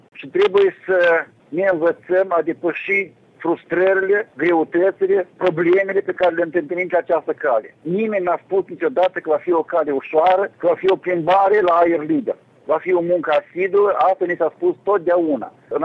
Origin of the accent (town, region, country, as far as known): Moldova